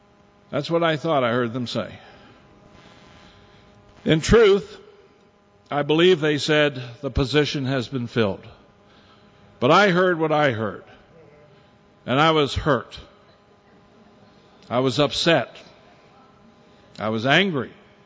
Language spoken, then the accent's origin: English; Hagerstown, Maryland, United States; We moved back to my hometown, Hagerstown, and I began to practice law there.